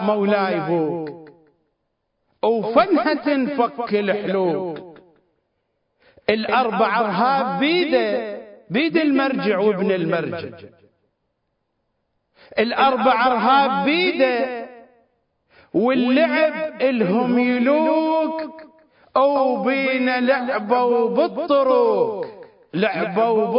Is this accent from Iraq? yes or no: yes; Iraq; عندنا بالعراق سابقا العصر من يخلصون شغل يرحون العلوة الخضرة